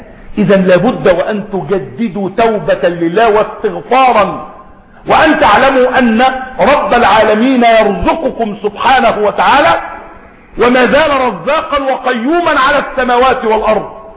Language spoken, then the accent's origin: Arabic; Egypt; وما أدري هل سيحدث كسوف كلي في بلادنا مصر